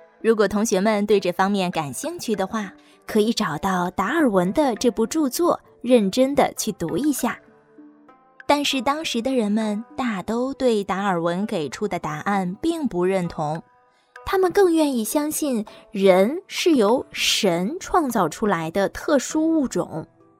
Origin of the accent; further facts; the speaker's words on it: China; 我们中国人的祖先是谁呢？他们又从哪里来呢？之前，我们中国的历史啊，一直停留在三皇五帝的阶段。